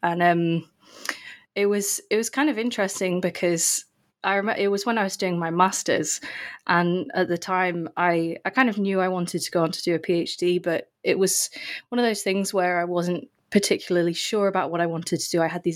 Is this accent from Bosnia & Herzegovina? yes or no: no; England, United Kingdom; Okay, so I'm from England. As you said, I did my PhD in at St. Andrews in Scotland.